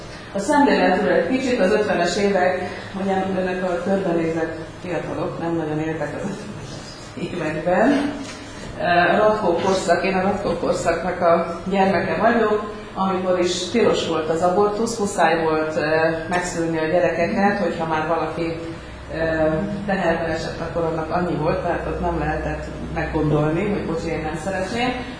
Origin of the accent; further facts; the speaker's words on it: Kecskemét, Bács-Kiskun, Hungary; én ugye kecskeméti vagyok